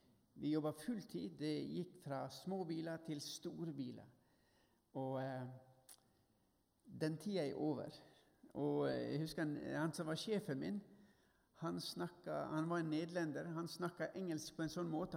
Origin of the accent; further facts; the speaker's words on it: Ålesund, Møre og Romsdal, Norway; also born or lived in Nordland / Austria; Jeg er sunnmøring langt, langt tilbake. Født i Ålesund. Jeg har bodd i Nordland. Noen sier det at jeg kan høre litt av dialekten det nordlandske. Når jeg kommer til Sunnmøre, så får jeg høre at nå kommer han som snakker litt rart.